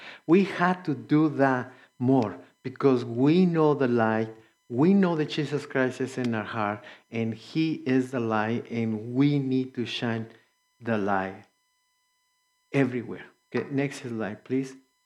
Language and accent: English; Mexico; English is a second language; I'm from Mexico. My wife is an American.